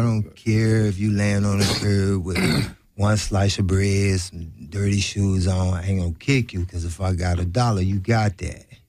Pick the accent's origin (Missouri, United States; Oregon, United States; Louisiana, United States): Louisiana, United States; New Orleans; I came out here from New Orleans